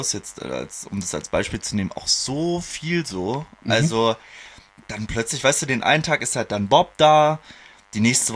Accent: Regensburg, Bavaria, Germany; born there; Also ich bin in Regensburg geboren. Ich meine, bayerischer können die Wurzeln ja einfach gar nicht werden. Und ich glaube, die Hälfte meiner Verwandtschaft wohnt halt auch einfach noch im Allgäu. Das heißt, ich habe schon irgendwie eine bayerische Verbindung.

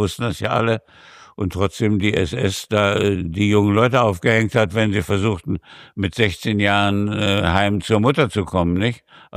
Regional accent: Germany; Aber ich war Deutscher und wollte es immer bleiben.

